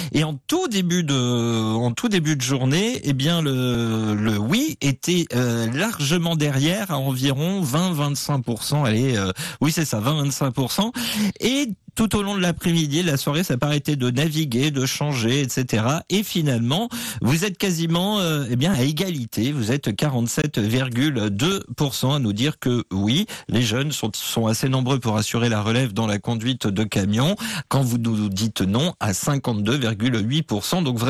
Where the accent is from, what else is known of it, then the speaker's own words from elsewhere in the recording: Hauts-de-France, France; c'est comme chez moi en Picardie.